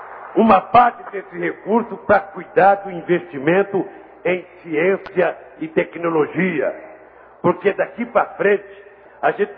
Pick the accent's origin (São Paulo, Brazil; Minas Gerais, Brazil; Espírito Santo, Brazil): São Paulo, Brazil; São Bernardo do Campo; Eu sou de São Bernardo do Campo e eu sou de uma era em que a indústria automobilística tinha 40